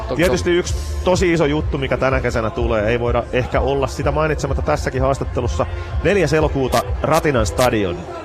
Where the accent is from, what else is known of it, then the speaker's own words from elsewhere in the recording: Tampere, Pirkanmaa, Finland; mä sanoin, että mä oon Tampereelta